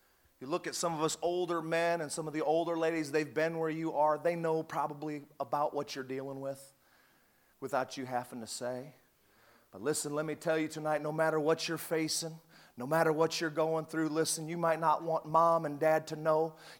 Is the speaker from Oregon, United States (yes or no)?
no; Chicago, Illinois, United States; also born or lived in Indiana; I was born in Indiana. At a young age, we moved over to the Chicagoland area, and we lived in all the different suburbs throughout the years.